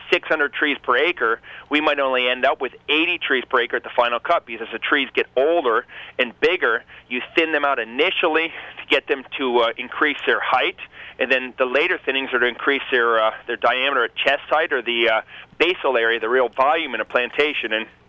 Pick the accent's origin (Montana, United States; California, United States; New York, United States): Montana, United States; I'm from Montana, and I live very close to Yellowstone Park.